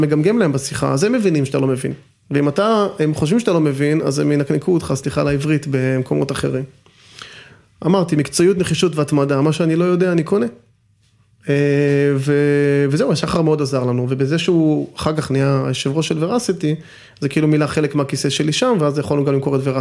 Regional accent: Bat Yam, Tel Aviv District, Israel; גדלתי בבת ים, אז אישי זה לא טוב, וג'ינג'י.

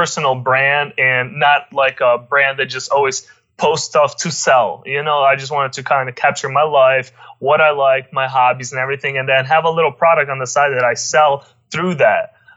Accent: Ohio, United States; And I live in Ohio. I'm from Ohio.

